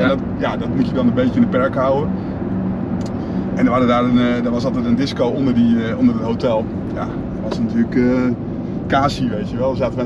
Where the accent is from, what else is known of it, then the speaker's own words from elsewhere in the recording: Groningen, Netherlands; Ik kwam daar natuurlijk uit Groningen als boertje, kwam ik daar naartoe.